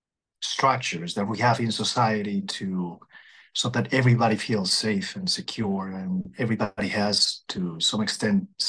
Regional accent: Spain; moved away; I'm originally from Spain, and that is my background.

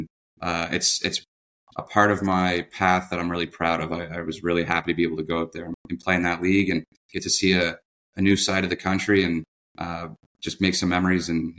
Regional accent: Halifax, Nova Scotia, Canada; So I'm from Halifax, obviously, and I played university hockey there

